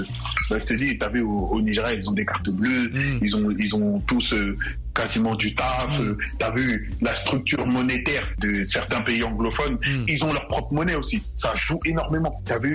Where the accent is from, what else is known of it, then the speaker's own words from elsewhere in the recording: Côte d’Ivoire; au début, dans les pays africains, les Ivoiriens, on était l'une des plateformes, des plaques tournantes de la musique.